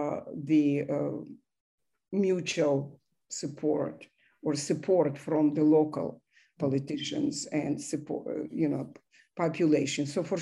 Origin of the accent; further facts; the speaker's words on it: Kyiv, Ukraine; English is a second language; You know, this is like I grew up in Kyiv, and I had my two children in Kyiv.